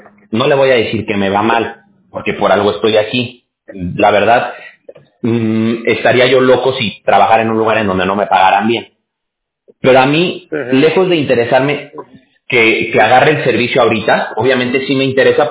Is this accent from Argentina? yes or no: no; Mexico; allá en México, que es de donde yo soy